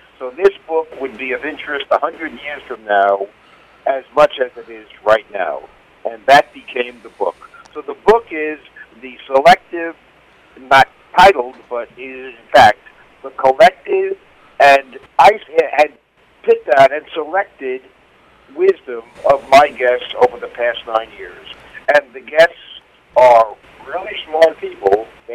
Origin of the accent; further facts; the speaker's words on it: Queens, New York, United States; And it's not because I'm French, because I'm not French. I grew up in Queens, New York.